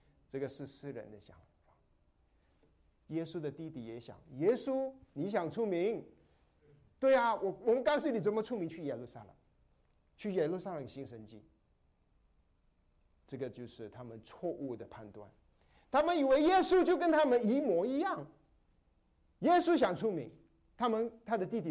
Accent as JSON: {"language": "Chinese", "region": "Guangdong", "country": "China", "said": "我成长的时候是听广东歌的，我是广东人啊。"}